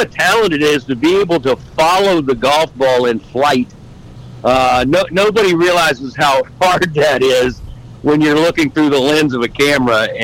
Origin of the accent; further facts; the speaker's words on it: Tallahassee, Florida, United States; actually am a Florida native, one of the few left out there. But some people would say I'm not really from Florida because I grew up in Tallahassee.